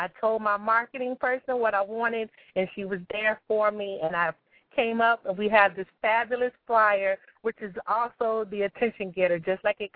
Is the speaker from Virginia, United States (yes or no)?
yes; Richmond, Virginia, United States; Well, I'm from South Richmond. And I graduated from Meadowbrook High School. Basically, I'm from the metro area. I've lived here all of my life.